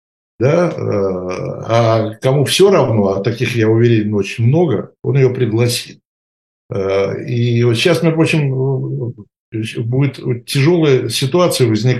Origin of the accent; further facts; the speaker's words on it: Moscow, Russia; я себя считаю не просто россиянином, я себя считаю москвичом, поэтому москалем